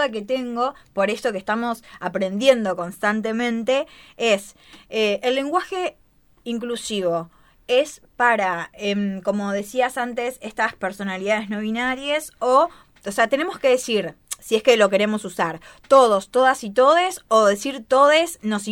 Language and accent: Spanish; Argentina; a mí me pasa, como argentina